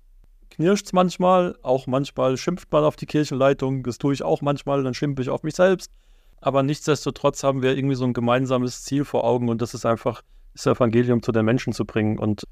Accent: Weinheim, Baden-Württemberg, Germany; also bin aus Weinheim, falls das vorhin noch nicht Thema war

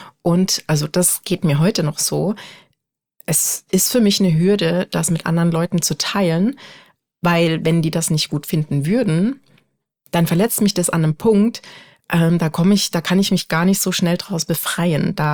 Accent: Dresden, Saxony, Germany; Ich komme ursprünglich aus Dresden.

